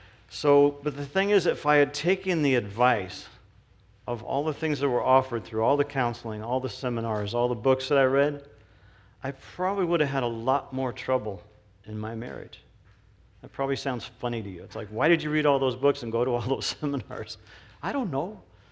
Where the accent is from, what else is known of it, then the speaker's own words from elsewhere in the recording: St. Louis, Missouri, United States; I grew up in St. Louis, Missouri, which now it's kind of not a really good place to live, but back when you were a kid, it was great because we had creeks and rivers and lakes and snow